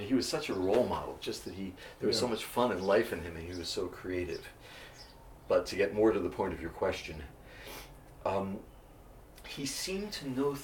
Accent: Trenton, New Jersey, United States; Purser Kenny was very well known in the area where I grew up because he's from Philadelphia and I was from Trenton.

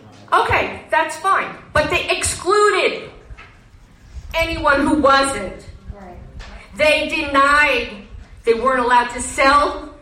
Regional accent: New York, United States; I grew up on Long Island. I lived through busing on Long Island.

